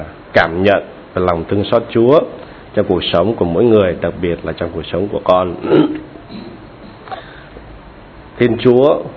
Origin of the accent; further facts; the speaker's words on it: Dong Nai, Vietnam; quê con, quê gốc ở Hà Nam Ninh, và quê bố mẹ con di cư vào Đồng Nai năm 54 ở huyện Thống Nhất, nơi mà nổi tiếng với nhiều nhà thờ. Tuy nhiên đi đạo từ hồi nhỏ đến lớn